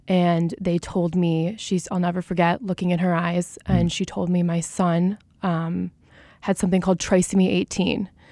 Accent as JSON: {"language": "English", "town": "Minneapolis", "region": "Minnesota", "country": "United States", "moved": "as an adult", "said": "So we're from Minneapolis. My last year. My husband's job relocated us to Tampa, Florida."}